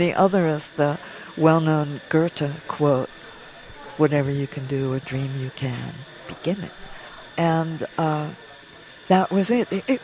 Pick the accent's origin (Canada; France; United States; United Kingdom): United States; New Jersey; No, I'm from New Jersey.